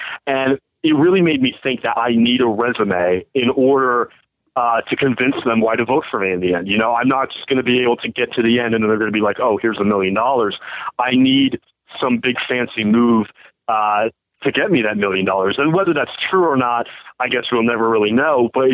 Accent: New Jersey, United States; I'm from Jersey.

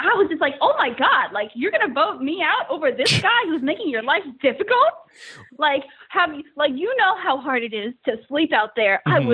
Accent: New England, United States; now in New York, United States; I'm from New England. Like, I live in New York.

